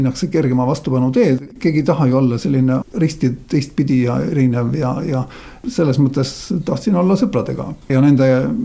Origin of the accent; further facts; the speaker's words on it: Saare County, Estonia; minu vanemad olid kristlased. Ma olen pärit Saaremaalt ja siis mõlemad vanemad olid kristlased